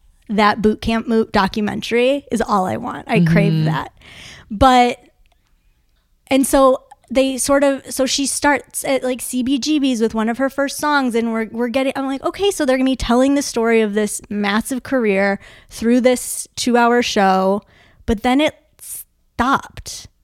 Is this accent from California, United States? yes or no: no; Detroit, Michigan, United States; I am a girl from Detroit who went to gay clubs